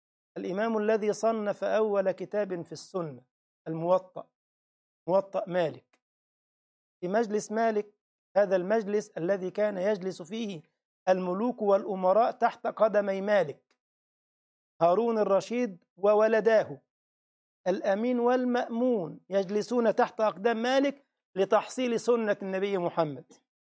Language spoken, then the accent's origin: Arabic; Egypt; نعم الحمد لله عندنا في مصر موجود في حديقه الحيوانات